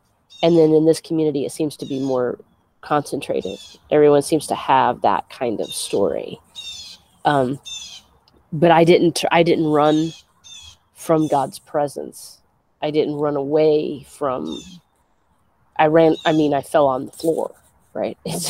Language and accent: English; Modesto, California, United States; moved away as an adult; I am from the Central Valley, California. I'm from Modesto, California, and I lived, born and raised, lived the first 25 years of my life in California